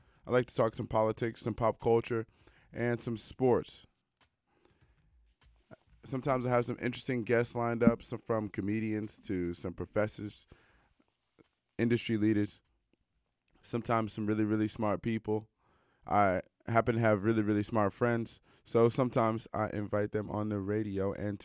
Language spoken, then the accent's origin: English; Washington, District of Columbia, United States; also born or lived in Ohio; you know that I'm American. And I grew up in Washington, D.C., and I spent about two-thirds of my life in Ohio, particularly around people who root for the Cleveland Browns.